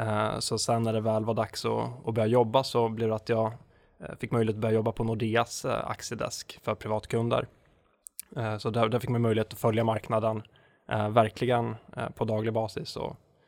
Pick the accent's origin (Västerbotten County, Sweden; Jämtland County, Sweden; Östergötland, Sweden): Östergötland, Sweden; Linköping; Jo, men jag är född och uppvuxen i Linköping